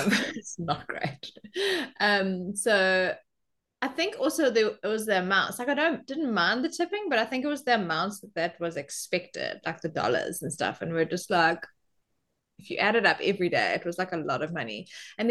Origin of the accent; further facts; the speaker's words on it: South Africa; Like, well, we are South African, but like I'm like I'm also in the same continent as you.